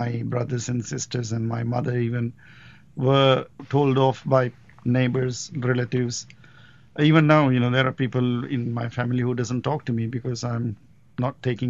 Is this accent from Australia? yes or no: no; Colombo, Western Province, Sri Lanka; because I grew up in Sri Lanka, in the capital, Colombo.